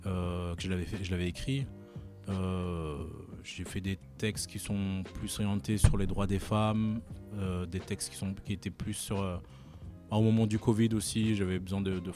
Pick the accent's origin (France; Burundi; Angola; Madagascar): Madagascar; Il y avait … aussi, parce que moi je viens de Madagascar.